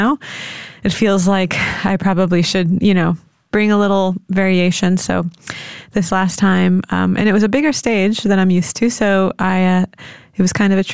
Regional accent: Saudi Arabia; now in Los Angeles, United States; even though English is more or less my first language and I've gone to an American school in Saudi Arabia, in a way I was primed for like Western life.

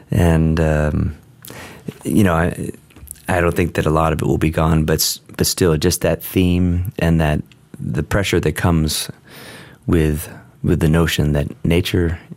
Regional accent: California, United States; I mean, growing up in California, in Southern California, I was reminded

